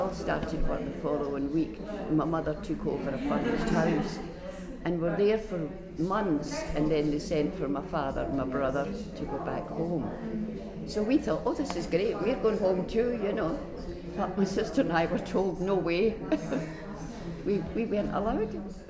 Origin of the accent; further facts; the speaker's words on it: Scotland, United Kingdom; born there; So there must be something good about Clydeside. I was born in Agamemnon Place, above the Park Bar.